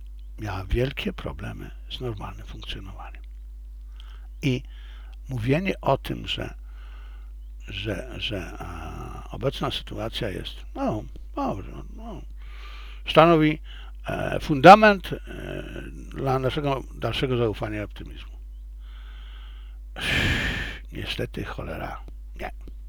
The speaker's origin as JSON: {"language": "Polish", "country": "China", "lives_now": "Poland", "said": "Ja jestem Chińczykiem. Ja kocham ten kraj. Ja chciałbym tam umrzeć. Chciałbym tam żyć. Tak samo jak jestem Polakiem, tutaj żyłem i funkcjonuję."}